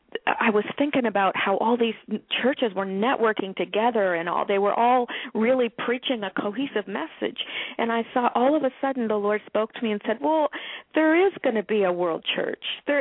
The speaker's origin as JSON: {"language": "English", "country": "Canada", "lives_now": "United States"}